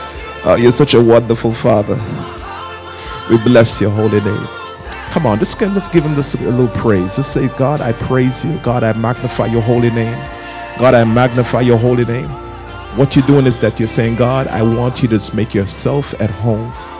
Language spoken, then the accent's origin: English; Jamaica; You know I'm from Jamaica